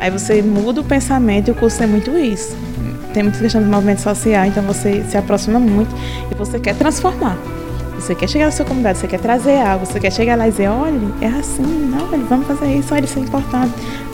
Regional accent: Porto Alegre, Brazil; sou de Porto Alegre. Comunidade rural. Agora não, diga, sou Porto Alegre, comunidade quilombola.

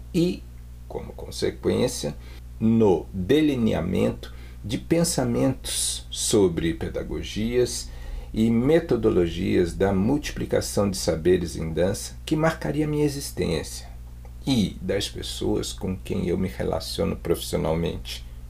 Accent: São Paulo, Brazil; born there; now in Porto Alegre, Brazil; resido em Porto Alegre, Rio Grande do Sul. Tomei gosto pelas artes primeiro em casa, onde eu nasci, São Paulo

